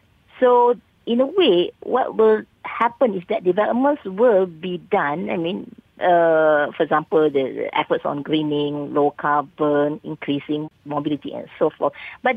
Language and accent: English; Malaysia; what are things that we like to do as a Malaysian, for example?